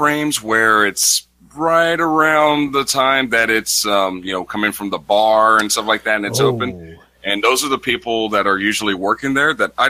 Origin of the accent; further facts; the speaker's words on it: California, United States; now in San Antonio, United States; Because, hey, being, I grew up in California, during my teenage years, and Carl's Jr.'s, that was our spot.